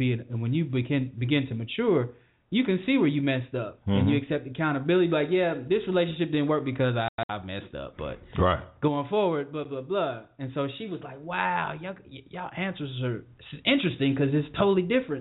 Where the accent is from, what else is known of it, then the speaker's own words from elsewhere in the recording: Indianapolis, Indiana, United States; moved away; Because I'm from Indianapolis. Back then, when I left, that wasn't popular.